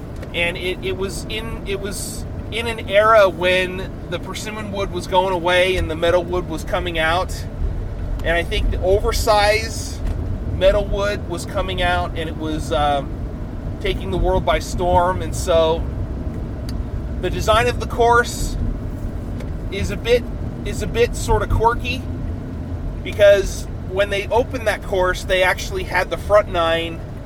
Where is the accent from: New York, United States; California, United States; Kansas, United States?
California, United States; Sacramento; the course has a bit of history in my city. Growing up in Sacramento, for years there was the Big Three golf courses to be able to play